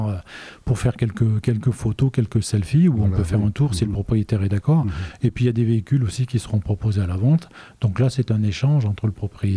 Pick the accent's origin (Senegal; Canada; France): France; Auvergne-Rhône-Alpes; moi, je suis originaire de l'Ardèche, donc bien évidemment, je voyais passer chaque année à deux pas de la maison le rallye Monte Carlo.